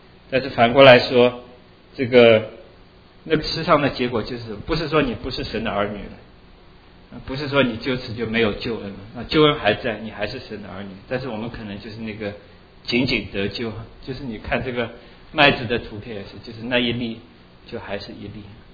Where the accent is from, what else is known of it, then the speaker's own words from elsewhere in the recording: China; 我们中国人对这个最有体会